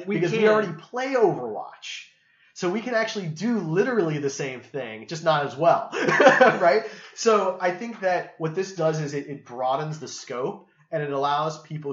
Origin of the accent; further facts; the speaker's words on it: Kansas City, Missouri, United States; We're from Kansas City.